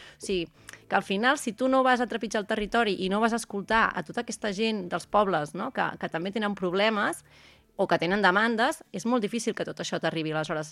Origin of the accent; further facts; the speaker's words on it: Catalonia, Spain; sóc molt pesada en que som del Penedès